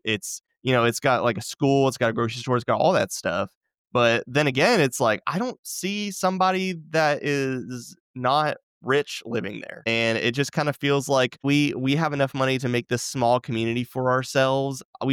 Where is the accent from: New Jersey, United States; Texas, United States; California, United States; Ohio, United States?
Texas, United States; Allen; I grew up in Allen. I'm still finding out about like cities that are here. Like there's a Southlake, Texas, which was like Allen's big rival.